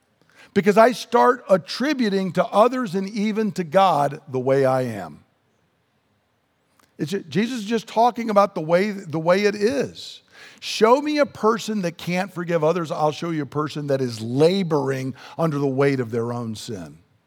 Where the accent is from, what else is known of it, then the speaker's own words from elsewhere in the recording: United States; born there; "It's not like I was born in America because of something I did, right?"